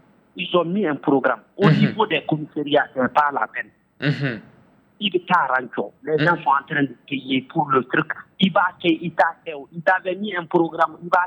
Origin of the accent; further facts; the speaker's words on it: Mali; C'est notre premier droit en tant que Malien.